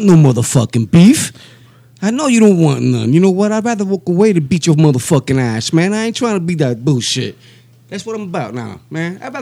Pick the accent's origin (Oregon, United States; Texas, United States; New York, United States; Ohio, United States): New York, United States; Brooklyn; Brooklyn, baby. Brooklyn, Sunset Park, Brooklyn. Sunset forever, Park. Man. You know, I rep that, but I don't live there no more.